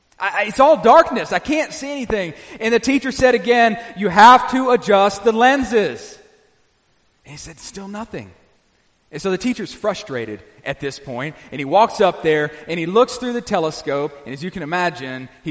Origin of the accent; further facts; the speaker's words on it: Arkansas, United States; come from in Arkansas, church planting is another word for a church split. Which is what we did. In my hometown, there, well, one of them has died.